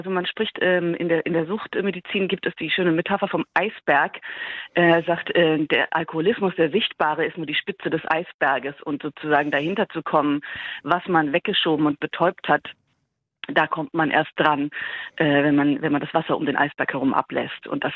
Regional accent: Dessau, Saxony-Anhalt, Germany; Ich komme aus Dessau. In Dessau ist in Sachsen-Anhalt.

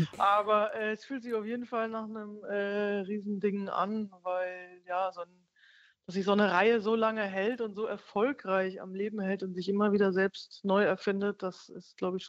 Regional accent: North Rhine-Westphalia, Germany; also born or lived in Bavaria; also ich komme aus Westfalen, ich habe 15 Jahre in Bayern gelebt

